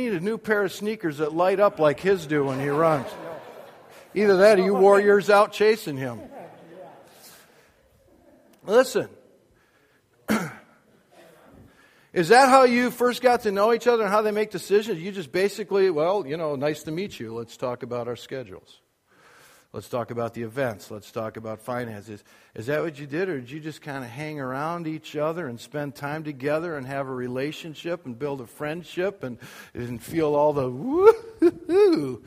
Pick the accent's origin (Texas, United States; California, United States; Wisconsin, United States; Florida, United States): Wisconsin, United States; I grew up in Wisconsin.